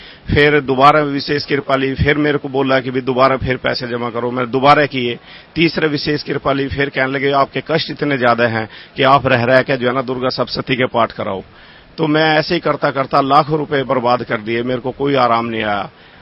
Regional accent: Narangpur, Uttar Pradesh, India; born there; हमारी इष्ट देवी साकुमरा देवी सहारनपुर जिले में है, मेरा जन्म स्थान गांव नारंगपुर जिला मेरठ में है।

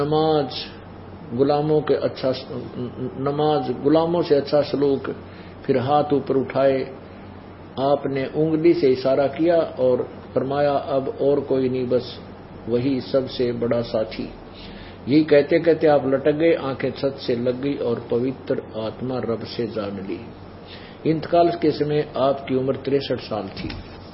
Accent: Mehgaon, Madhya Pradesh, India; गांव व तहसील मेह गांव, जिला भिंड, मध्य प्रदेश का रहने वाला हूं।

